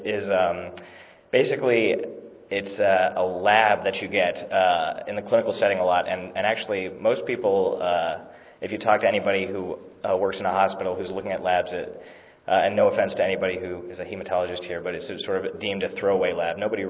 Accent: San Francisco, California, United States; And I'm born and raised in San Francisco

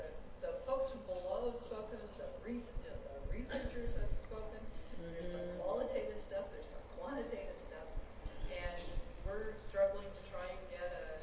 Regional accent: Canada; I'm from the Canadian side of the border

